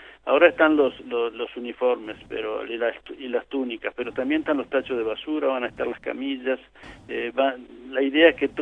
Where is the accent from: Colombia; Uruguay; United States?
Uruguay; yo, como todo uruguayo, tengo la marca de Torres García grabada a fuego